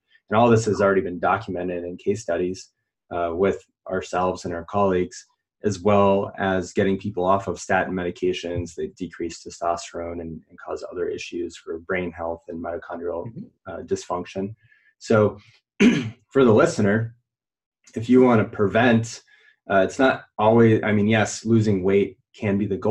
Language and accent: English; Vermont, United States; I grew up in Vermont in the northeastern part of the U.S.